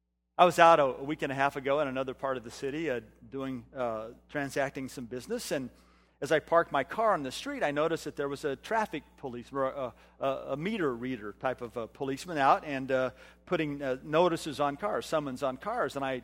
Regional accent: California, United States; I came from California where you didn't have to do that, and I didn't know.

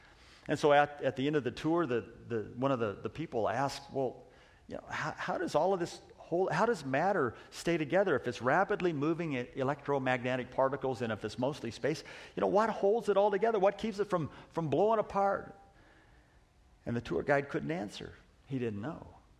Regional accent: Cave Junction, Oregon, United States; I know, I'm from Cave Junction. It's barbaric down there.

